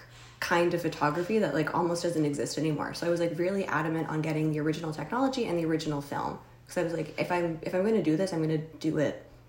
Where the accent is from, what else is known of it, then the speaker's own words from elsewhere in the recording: Scarborough, Ontario, Canada; also born or lived in Toronto / Markham; I'm from technically Scarborough, so I was born in Scarborough and raised in Toronto, Scarborough, Markham area, and my whole life.